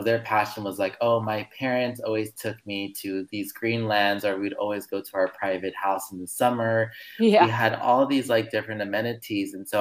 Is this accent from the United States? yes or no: yes; Los Angeles, California, United States; I grew up in Los Angeles, California, also known as Tongvaland. My parents had immigrated from Mexico to the U.S. in the 1980s to seek this rhetoric of the American dream.